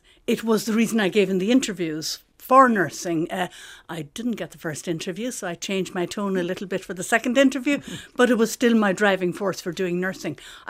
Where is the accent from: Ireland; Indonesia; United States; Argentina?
Ireland; Bandon, Munster; Well, I was born in Bandon in West Cork. And Bandon was a lovely little town. We were about a mile outside the town. I went to school there. All my family and friends and relations were in that area. So it was a nice place to grow up in.